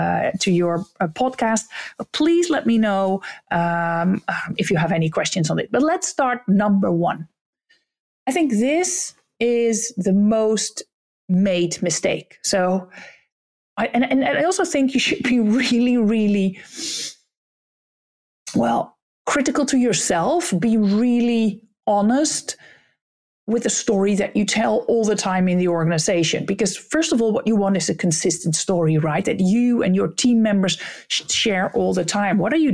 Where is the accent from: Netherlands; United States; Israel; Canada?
Netherlands; Texel, North Holland; I always shared that I came from Texel, where I grew up and where I had my first job